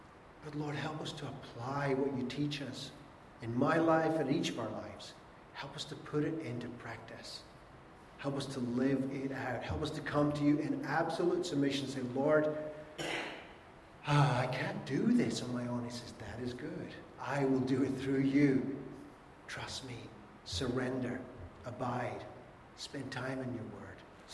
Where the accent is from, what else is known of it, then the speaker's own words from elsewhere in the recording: Scotland, United Kingdom; I'm Scottish, I can get away with that one.